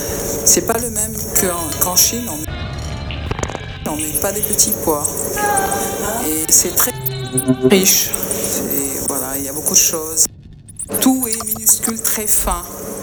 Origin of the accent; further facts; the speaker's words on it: Réunion; moved away as an adult; Je suis né à La Réunion et je suis rentré à l'âge de 18 ans.